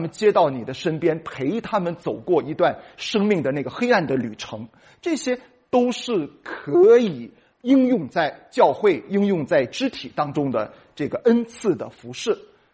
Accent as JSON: {"language": "Chinese", "region": "northern China", "country": "China", "said": "所以亲爱的弟兄姊妹，我是一个北方人啊"}